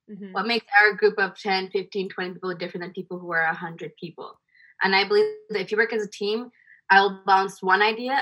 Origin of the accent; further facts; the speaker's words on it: India; I'm Indian and I wanted to have more stuff.